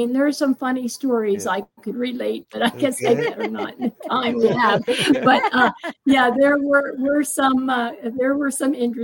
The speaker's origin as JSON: {"language": "English", "region": "New Jersey", "country": "United States", "tie": "born or raised there", "said": "I was an East Coast girl. I grew up on the East Coast, not far from New York in New Jersey."}